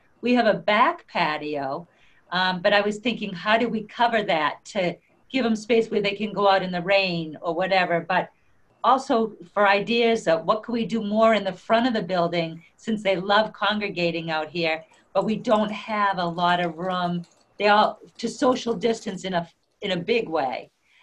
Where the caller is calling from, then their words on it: Lowell, Massachusetts, United States; I'm calling from Breer Gardens in Lowell, Massachusetts.